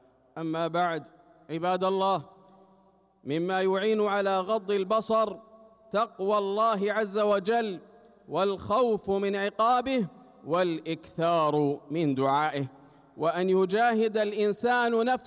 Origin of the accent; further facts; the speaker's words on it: Saudi Arabia; وأدِم نعمة الأمن والأمان على بلادنا المملكة العربية السعودية وعلى سائر بلاد